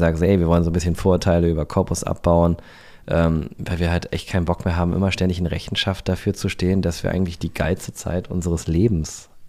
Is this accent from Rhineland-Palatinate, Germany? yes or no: no; Düsseldorf, North Rhine-Westphalia, Germany; also born or lived in Aachen; ich bin ja gebürtiger Aachener. Ich bin zwar in Düsseldorf aufgewachsen